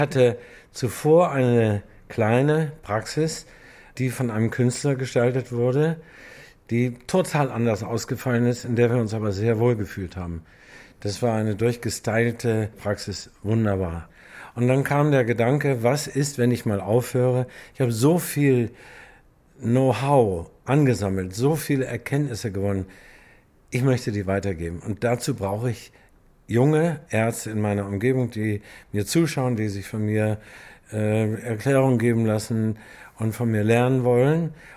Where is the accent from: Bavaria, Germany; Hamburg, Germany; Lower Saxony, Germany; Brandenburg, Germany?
Lower Saxony, Germany; Leerhave; Ja, ich wurde im Jahr 1942 in Leerhave geboren, einem kleinen Dorf in Ostfriesland, und habe dort 20 Jahre gelebt, bin dort aufgewachsen mit Natur, mit Kultur, mit einer wunderbaren Familie zusammen mit Brüdern